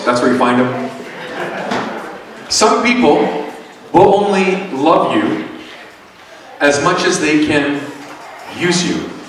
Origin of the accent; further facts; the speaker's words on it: Grand Prairie, Texas, United States; And so I grew up in Grand Prairie here, going to high school and going to grade school and all that stuff.